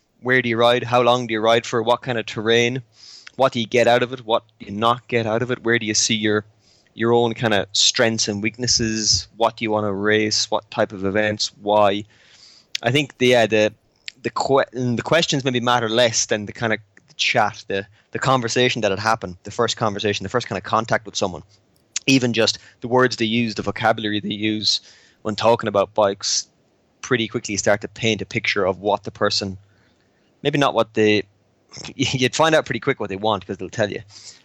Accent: Ireland; now in Morzine, France; I'm Irish, 30 years old now, so officially old or mature, one or the other. I've lived in Morzine in the French Alps, which most mountain bikers know, for not far off a decade now.

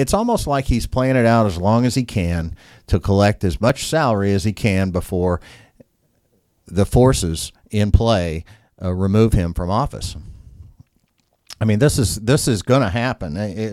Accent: Louisville, Kentucky, United States; A lot of good stuff going on here in Louisville, KY, my hometown.

